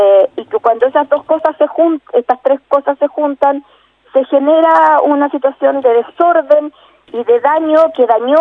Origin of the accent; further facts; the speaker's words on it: Chile; yo amo mi país y sé que vamos a ser capaces de salir y de que la luz le va a ganar a la oscuridad y que vamos a ser capaces. Confío, si bien no me gusta la clase política de ningún país, confío en la capacidad que ha tenido Chile siempre